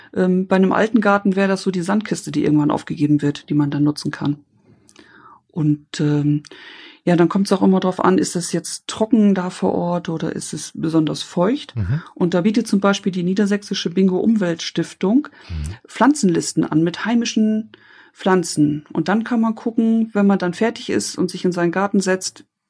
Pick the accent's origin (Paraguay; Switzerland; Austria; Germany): Germany; Oldenburg, Lower Saxony; Und ich komme ja aus Oldenburg, aus einer Grünkohlgegend.